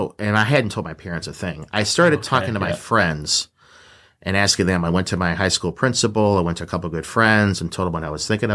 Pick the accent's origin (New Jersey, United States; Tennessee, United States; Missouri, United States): Missouri, United States; St. Louis; I grew up in South St. Louis, St. Margaret of Scotland Parish, and I have a younger brother, Eric.